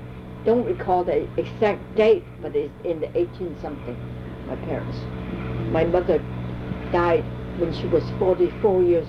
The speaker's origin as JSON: {"language": "English", "town": "San Francisco", "region": "California", "country": "United States", "tie": "born there", "said": "I was born in on Washington Street. I don't see the house anymore, but on that area near Benham Place."}